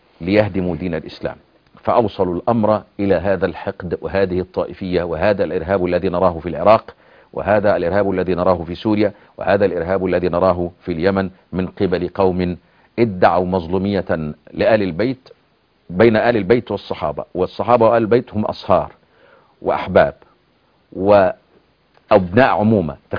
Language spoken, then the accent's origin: Arabic; Shanra, Beni Suef Governorate, Egypt; عندنا في مصر، يعني أنا قريتي فيها 5000 حافظ للقرآن فقط، سبحان الله، يسموها بلد القرآن، اسمها شنرة محافظة بني شويه.